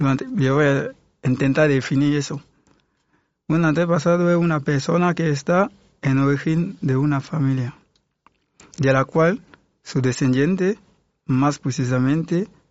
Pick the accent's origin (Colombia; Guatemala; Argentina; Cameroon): Cameroon; West; Escúchame, yo también soy Peul, pero no soy musulmán. No puede decir que Peul... Yo soy Peul. En mi país los Peul son del oeste de África, del oeste de Camerún.